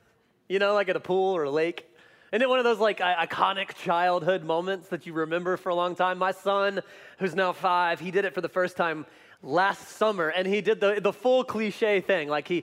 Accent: the South, United States; Is it just because I grew up in the South and my parents are Christians?

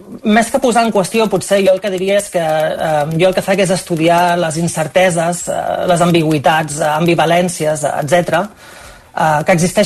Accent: Manresa, Catalonia, Spain; now in United Kingdom; sempre que puc torno cap a Manresa, que és d'on soc.

